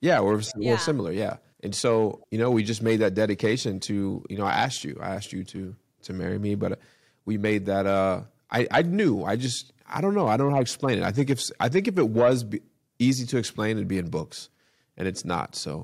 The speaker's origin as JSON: {"language": "English", "town": "Port Chester", "region": "New York", "country": "United States", "tie": "born there", "said": "I was born in Port Chester, Westchester County, you know, 30 minutes outside of the city, right?"}